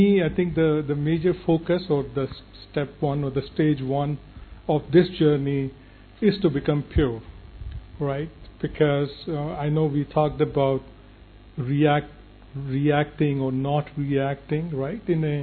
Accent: Mississauga, Ontario, Canada; I'm from Mississauga, Canada.

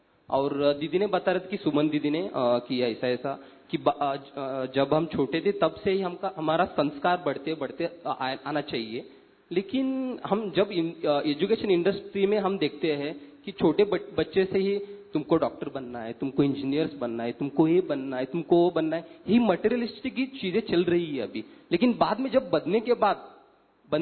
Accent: Pune, Maharashtra, India; मैं पुणे से हूँ।

